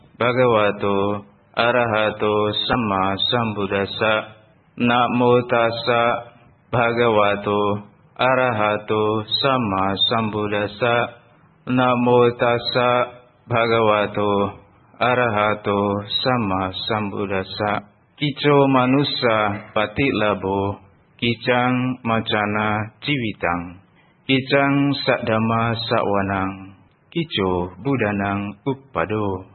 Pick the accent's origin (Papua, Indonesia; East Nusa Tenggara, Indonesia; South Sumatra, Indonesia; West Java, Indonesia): East Nusa Tenggara, Indonesia; bukan orang Jawa. Orang di timur sana ini, yang terdampar di Jawa. Asal saya dari Flores Timur, yang adalah bagian dari Provinsi Nusa Tenggara Timur.